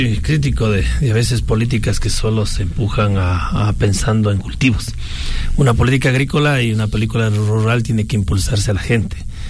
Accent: Mejía, Pichincha, Ecuador; Con nuestra lista tenemos en Mejía, yo soy de Mejía

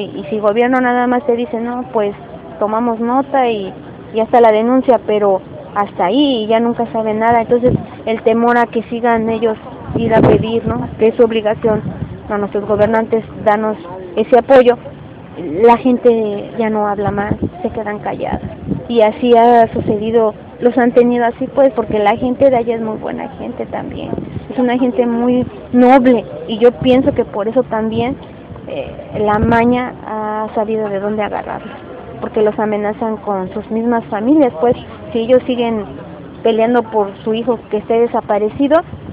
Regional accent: Tlaxcala, Mexico; Yo soy del estado de Tlaxcala, del centro de la República Mexicana.

